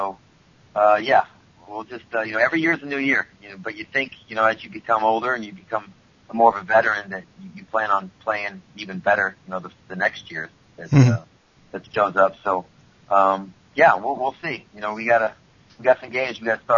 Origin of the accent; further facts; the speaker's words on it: Iowa, United States; I had a great career here in Iowa. I had a lot of fun and I played in front of my peers in my hometown